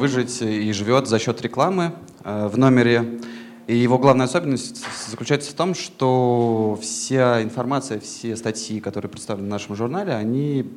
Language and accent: Russian; Saint Petersburg, Russia; Сами мы из Питера